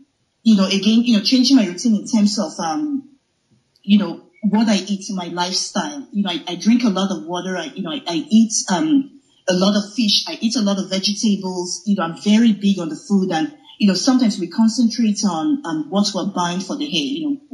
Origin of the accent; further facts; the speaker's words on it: Nigeria; now in Canada; now I'm settled in Canada, you know, I am from Nigeria, but I'm settled in Canada.